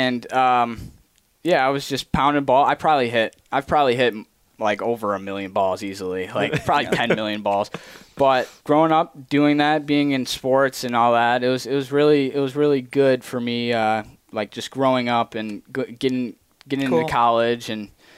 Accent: Canton, Michigan, United States; So I grew up basically in Westland, Canton area. I lived in Westland. I started in Canton near Superior Township on Denton Road. And then I moved to Westland for 5 years, and then we moved back to Canton, and that's where we are now.

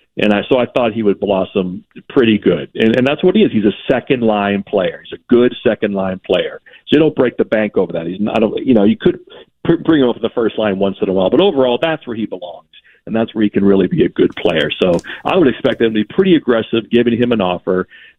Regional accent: Pennsylvania, United States; also born or lived in Ohio; as I grew up in Pennsylvania and Ohio. My dad was a South Boston kid. Mom and dad grew up in South Boston.

